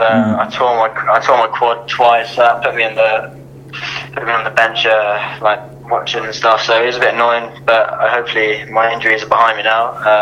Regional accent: Ashford, South East England, United Kingdom; I grew up down in Ashford, so not too far from Twickenham.

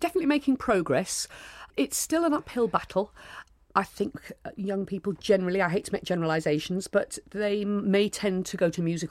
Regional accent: Yorkshire and the Humber, United Kingdom; from where I grew up in South Yorkshire.

